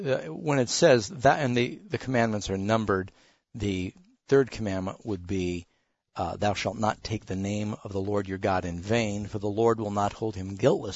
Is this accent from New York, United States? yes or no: yes; New York City, New York, United States; And I saw a lot of pigeons there, but, of course, I grew up in Manhattan.